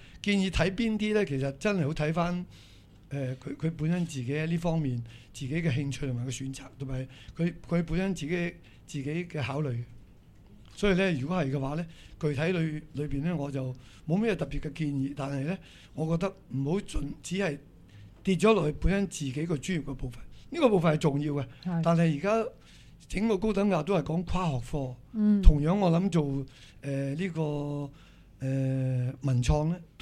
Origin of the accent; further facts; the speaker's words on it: Macau; 去作出我哋澳門人應該做嘅嘢